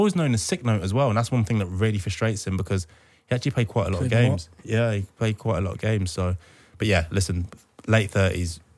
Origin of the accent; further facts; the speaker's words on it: England, United Kingdom; now in Scotland, United Kingdom; I came up from England